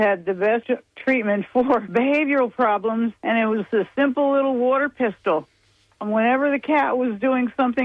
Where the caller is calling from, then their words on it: Sarasota, Florida, United States; I'm calling from Sarasota